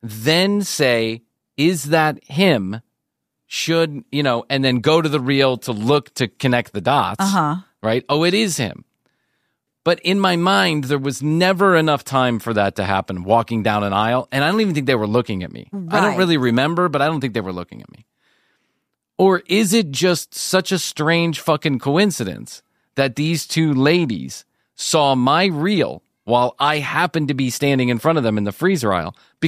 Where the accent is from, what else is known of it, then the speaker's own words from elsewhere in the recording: United States; I'm trying to explain my perspective as an American married to a Venezuelan